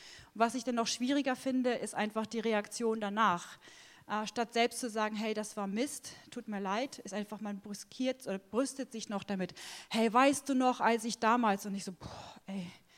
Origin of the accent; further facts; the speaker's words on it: Germany; Es gibt Bereiche für, als Deutsche, für die ich mich vielleicht schäme, für meine Nation.